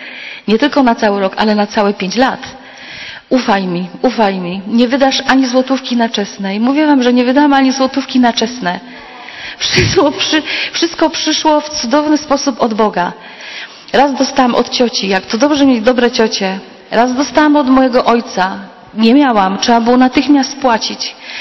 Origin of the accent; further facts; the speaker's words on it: Silesian Voivodeship, Poland; pochodzę z Górnego Śląska